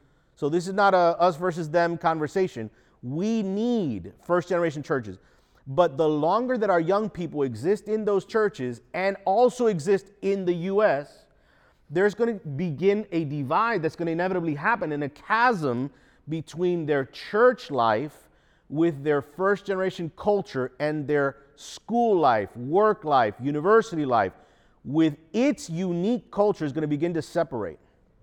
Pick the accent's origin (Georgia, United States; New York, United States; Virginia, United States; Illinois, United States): New York, United States; New York City; born there; I was born in New York City. My mom is from Cuba and my father's from Guatemala, Central America. And I was born in New York City.